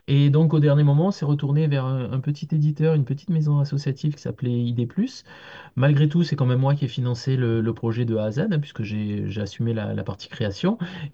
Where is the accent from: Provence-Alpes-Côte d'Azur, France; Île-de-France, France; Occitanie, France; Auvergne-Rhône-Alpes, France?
Provence-Alpes-Côte d'Azur, France; Arles; born there; Oui, je suis né à Arles et je vis à Arles, effectivement.